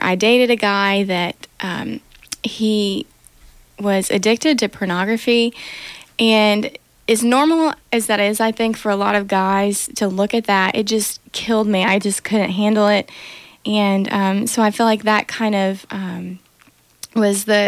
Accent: Rainesville, Alabama, United States; And then I'm from Rainesville, Alabama.

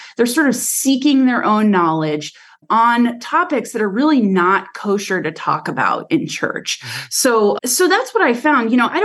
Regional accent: Oregon, United States; You know, I grew up in the West, have lived in Oregon my whole life

